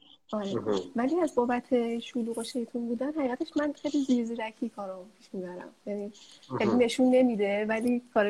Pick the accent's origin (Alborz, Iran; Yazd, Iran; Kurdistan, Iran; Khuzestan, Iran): Alborz, Iran; Karaj; من 33 سالمه. من 33 سالمه و متولد کرجم. من از بچگی تو کرج بزرگ شدم.